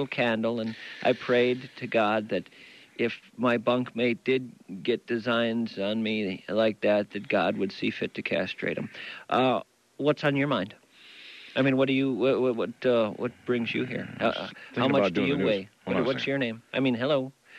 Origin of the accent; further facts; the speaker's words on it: St. Paul, Minnesota, United States; Well, I had told them to talk slowly that I was from the Midwest. But then they said, oh, I could tell, St. Paul.